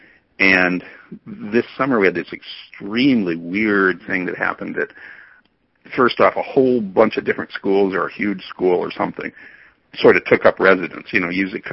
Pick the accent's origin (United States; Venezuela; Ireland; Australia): United States; Sequim, Washington; I'm from Squim East, yeah